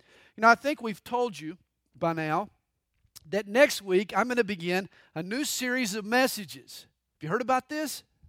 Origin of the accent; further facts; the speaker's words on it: United States; Understand, I am a Christian and I am an American.